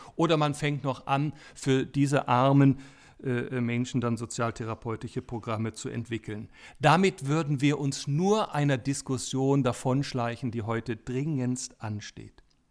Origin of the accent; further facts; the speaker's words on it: Berlin, Germany; Ich komme ja auch aus Berlin